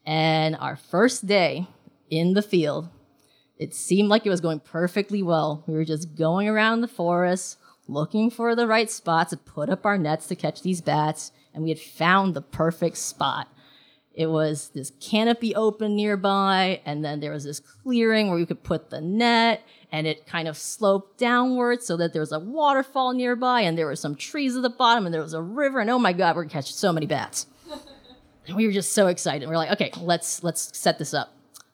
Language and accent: English; New York City, New York, United States; also born or lived in Hong Kong; I was born in Hong Kong, and I grew up in New York City.